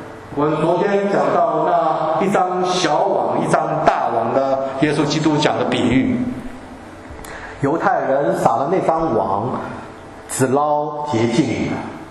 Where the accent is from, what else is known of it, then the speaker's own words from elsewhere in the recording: China; 我们中国人从来不知道谁是耶稣基督弥赛亚。哎，我们中国中华人民共和国今年是哪年？